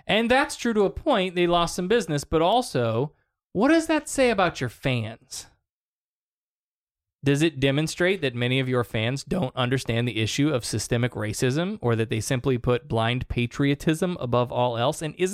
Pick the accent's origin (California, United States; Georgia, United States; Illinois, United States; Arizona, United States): Illinois, United States; I grew up in Illinois.